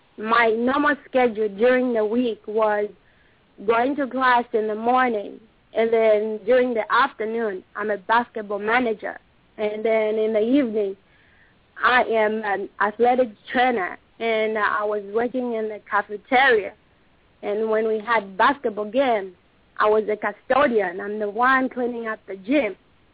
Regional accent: Zambia; means blessing in our country. I'm from Zambia in Africa.

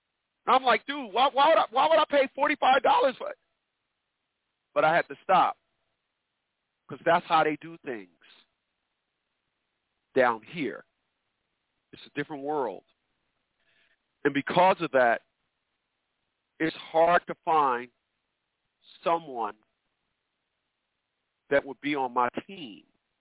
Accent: New Jersey, United States; now in Virginia, United States; And I'm from up north. I'm from New Jersey.

